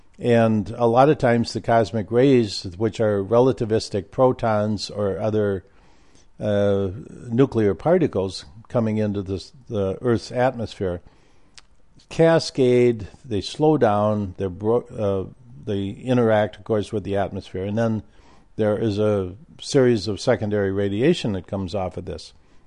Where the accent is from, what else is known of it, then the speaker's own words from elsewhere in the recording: Midwest, United States; I survived growing up in the Midwest.